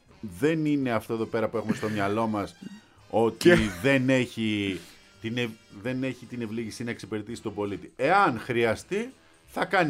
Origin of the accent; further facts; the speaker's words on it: Central Greece, Greece; Εμένα πάντως στο χωριό μου στην Εύβοια, λέει το μήνυμα.